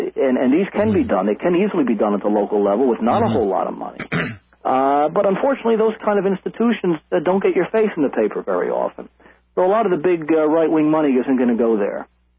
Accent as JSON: {"language": "English", "region": "Pennsylvania", "country": "United States", "tie": "born or raised there", "said": "In my home state of Pennsylvania, the government in Harrisburg has been forced to admit"}